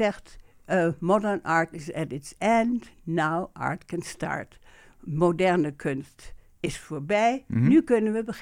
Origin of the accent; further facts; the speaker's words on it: Gelderland, Netherlands; Misschien omdat ik uit de Achterhoek kom